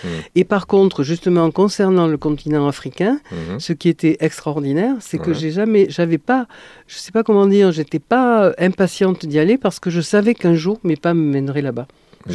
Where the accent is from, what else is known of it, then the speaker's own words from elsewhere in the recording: Bobo-Dioulasso, Hauts-Bassins, Burkina Faso; quand je dis à un Burkinabé que … il sait tout de suite que je suis de Bobo.